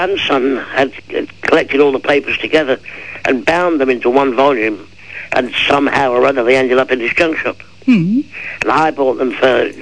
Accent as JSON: {"language": "English", "region": "Yorkshire and the Humber", "country": "United Kingdom", "tie": "born or raised there", "said": "I was brought up in Yorkshire, on the Dales"}